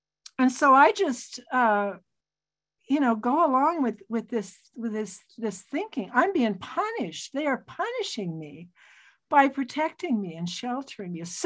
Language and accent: English; Missoula, Montana, United States; born there; And they moved up the Rattlesnake in Missoula, and I was born in October of 1948.